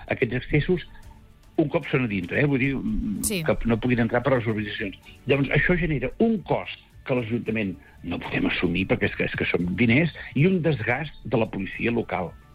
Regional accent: Santa Cristina d'Aro, Catalonia, Spain; Santa Cristina sempre hi hem sigut famosos per, ja quan jo era petit, retenciones en Santa Cristina de Aro.

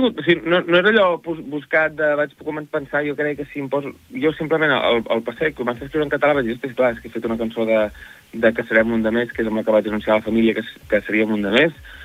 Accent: Peralada, Catalonia, Spain; Jo soc de l'Alt Empordà, soc de Peralada, però al final l'Empordà tot és Empordà

